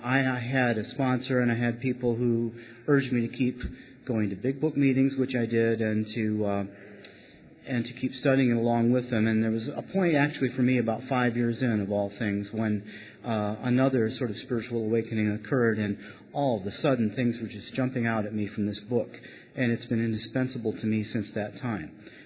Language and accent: English; Sturgis, Michigan, United States; I'm from Sturgis, Michigan.